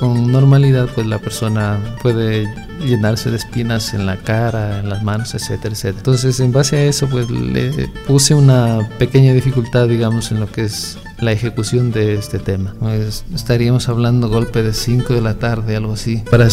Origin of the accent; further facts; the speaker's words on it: Loja, Ecuador; cuando me fui de vacaciones a Loja, mi tierra, hace unos 5 años atrás, cuando llegué donde mis padres.